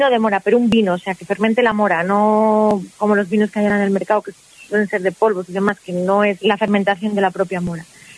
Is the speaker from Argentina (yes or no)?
no; Almendra del Pan, Castile and León, Spain; como siempre he estado muy ligada a mi pueblo, antes Almendra del Pan no era conocido